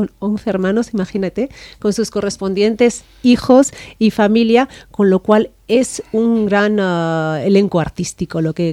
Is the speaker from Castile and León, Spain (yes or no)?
no; Guernica, Basque Country, Spain; somos las dos vascas, y estamos aquí